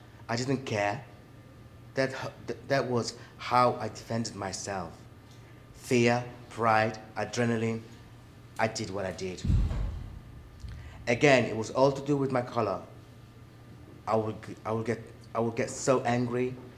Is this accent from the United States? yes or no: no; Italy; moved away; also born or lived in Paris, France; I was born in Paris and raised in Italy.